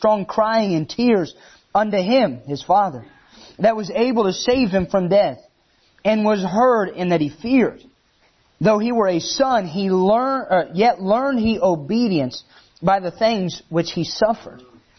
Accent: Illinois, United States; Now, just so you know, I'm not originally from New Jersey, so I'm nice. And so that's a blessing. I'm from Illinois

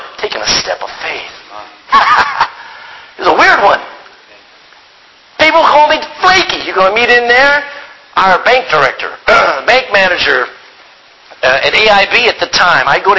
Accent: Texas, United States; I'm a Texan, I gotta remind myself, stay on the left side.

